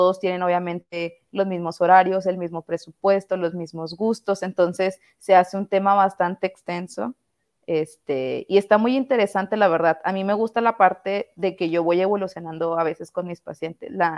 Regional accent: Monterrey, Nuevo León, Mexico; Ok, bueno, yo soy de aquí de Monterrey, Nuevo León.

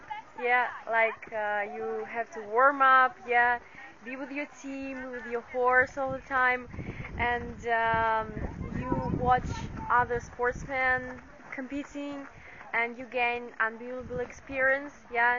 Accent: Russia; English is a second language; I'm from Russia. I came here for the competitions.

